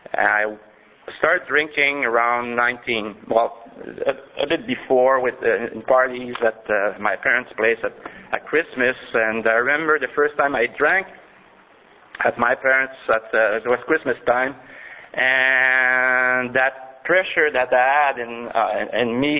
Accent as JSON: {"language": "English", "town": "Montreal", "region": "Quebec", "country": "Canada", "tie": "born or raised there", "second_language": "English", "said": "I was born in Montreal, and I was raised in the suburb most of my childhood."}